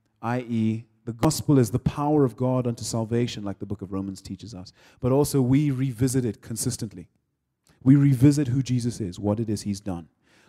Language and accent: English; Nigeria; So, I'm from Nigeria, for those of you who can't hear the accent.